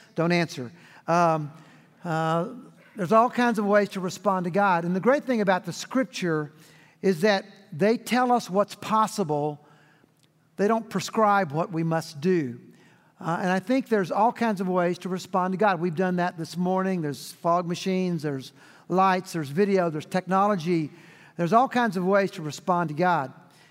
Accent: Houston, Texas, United States; born there; I love Texas. I was born in Houston, Texas. My family is there, three generations deep.

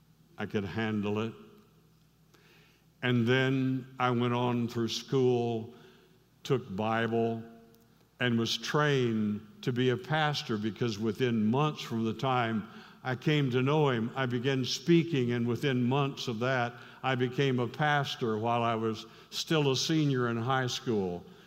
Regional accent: Missouri, United States; The farm where I grew up in South Missouri

